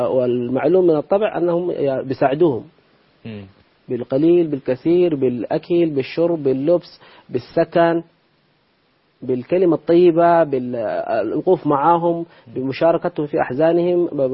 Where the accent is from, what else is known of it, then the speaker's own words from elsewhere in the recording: Chad; مليون مسلم من أفريقيا الوسطى عندنا في تشاد.